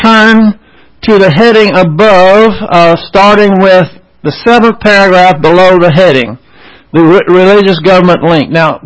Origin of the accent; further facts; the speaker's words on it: United States; We know, as an American, and especially as a Christian, that our rights come from God.